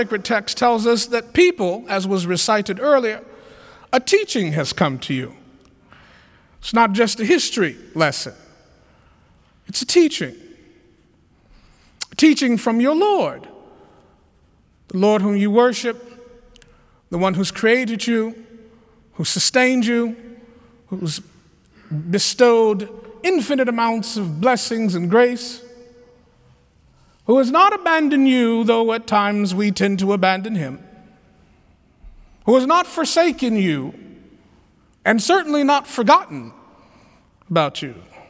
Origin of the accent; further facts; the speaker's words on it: Atlanta, Georgia, United States; I grew up in the South, in Atlanta, Georgia, in the Black church, actually.